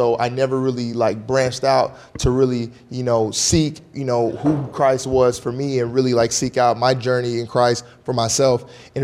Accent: Alabama, United States; Growing up in Alabama, my roots were from Mississippi, so we grew up in the old church, too.

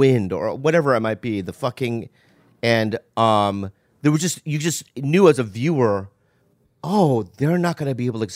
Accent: La Jolla, California, United States; You know, I grew up in La Jolla next to that bookstore, and I used to go there.

